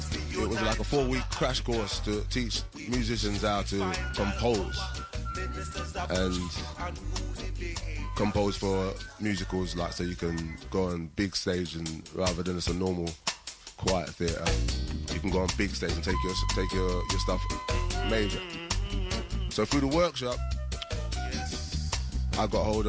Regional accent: Antigua & Barbuda; now in England; So, I mean, and I'm here in England, coming with these kind of music. I don't need Paradise. I come from Antigua, yes, but I don't need Antigua to get that tune.

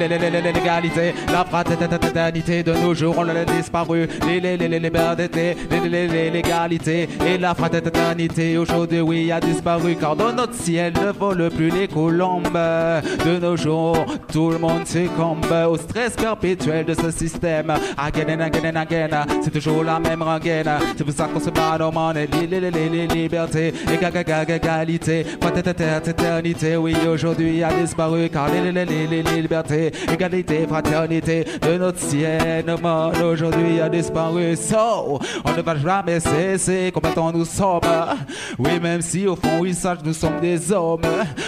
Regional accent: Guadeloupe; now in France; Je viens de Guada, oui, j'ai grandi là-bas. Et depuis que je suis en France, mais je ne regrette pas.

